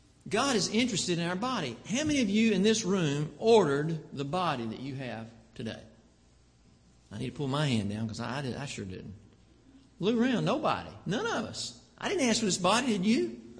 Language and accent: English; Augusta, Georgia, United States; Why I grew up in Augusta, Georgia.